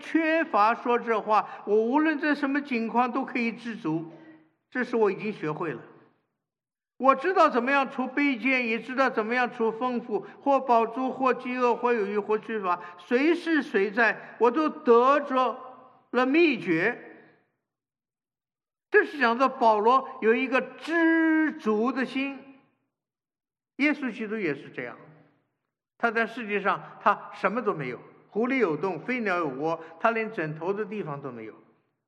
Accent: Taiwan; 我从台湾来，我在台湾住了很长一段时间，我很关心，我很爱台湾。

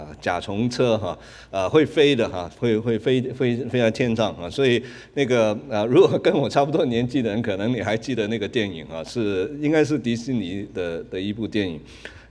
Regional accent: Hong Kong; 我是香港长大的人，香港以前是英国的殖民地

